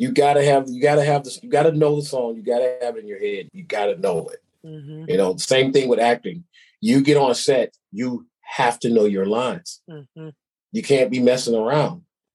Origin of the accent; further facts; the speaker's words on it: Detroit, Michigan, United States; I said, I'm from Detroit, Michigan.